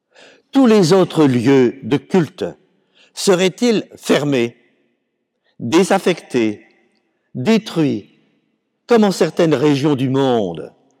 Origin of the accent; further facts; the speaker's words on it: Paris, Île-de-France, France; excusez-moi, je suis parisien